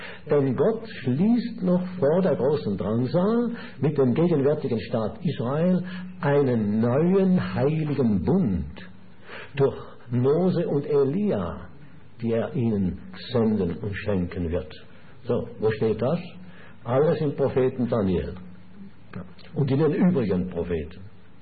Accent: Schaffhausen, Switzerland; an was ich mich erinnere, als Bub in Schaffhausen

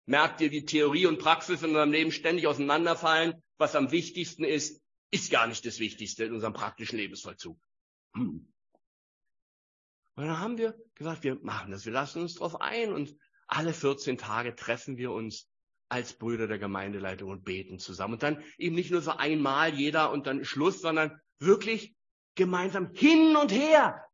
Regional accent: Berlin, Germany; Als Berliner ist das eine neue Erkenntnis

